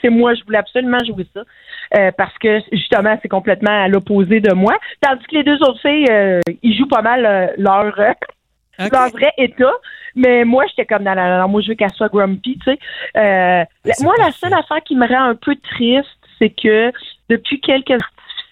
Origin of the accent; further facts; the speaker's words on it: Gatineau, Quebec, Canada; Moi, je suis originaire de Gatineau, fait que je viens souvent en Outaouais pour fêter Noël.